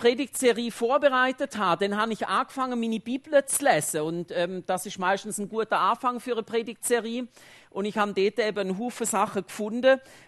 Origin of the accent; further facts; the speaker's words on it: Switzerland; Und ich bin natürlich als Schweizer, bin ich natürlich froh, dass das so ist.